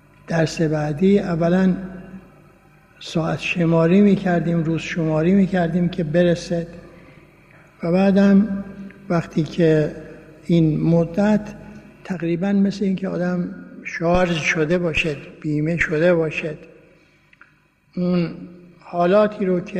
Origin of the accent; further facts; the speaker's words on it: Isfahan, Iran; moved away; در سال 1321 بود که از اصفهان من آمدم به قصد طلبگی در قم